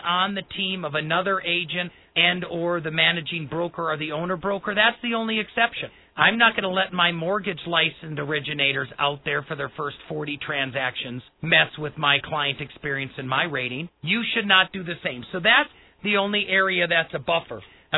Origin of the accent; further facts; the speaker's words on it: Wisconsin, United States; I'm Colorado proud. I was born and raised in Wisconsin. I'm Wisconsin proud.